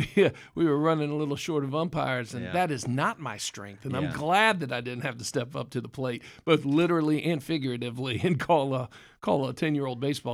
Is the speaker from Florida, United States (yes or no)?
yes; Tallahassee, Florida, United States; I love Tallahassee. I am a product of Tallahassee. I grew up in Tallahassee.